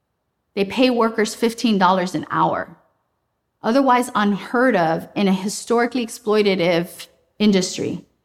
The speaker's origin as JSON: {"language": "English", "country": "Colombia", "also_born_or_lived": "Detroit, United States", "moved": "yes", "lives_now": "United States", "said": "when my mother, brother, and I immigrated from Colombia, we made our homes alongside landfills, incinerators, oil refineries, power plants, and waste treatment plants."}